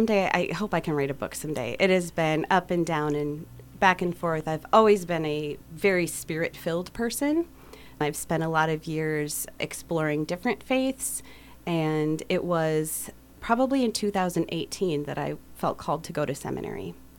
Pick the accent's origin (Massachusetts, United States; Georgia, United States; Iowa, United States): Iowa, United States; also born or lived in Portland, Oregon; now in Minneapolis, United States; I grew up actually in rural Northwest Iowa and came to college and went to St. Olaf College. And I have, minus 1 year that I spent in Portland, Oregon, I have lived in the Twin Cities since 2002.